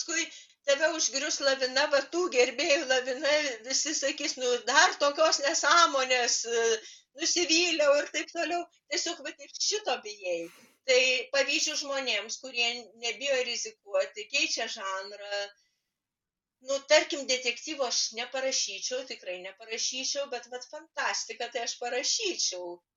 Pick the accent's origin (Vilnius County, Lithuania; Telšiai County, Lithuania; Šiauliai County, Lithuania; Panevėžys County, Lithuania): Šiauliai County, Lithuania; Šiauliai; moved away as an adult; now in Alytus, Lithuania; Čia aš jau gyvenu apie 40 metų ir jis jau artimesnis už gimtąjį miestą Šiaulius. Šiauliam tai yra tik tai nostalgija, o vis dėlto mano miestas yra Alytus.